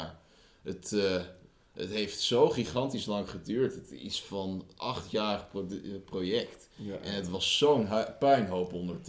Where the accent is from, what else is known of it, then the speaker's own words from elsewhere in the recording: Delft, South Holland, Netherlands; born there; Ik denk, ja, mijn geboortestad, klaar.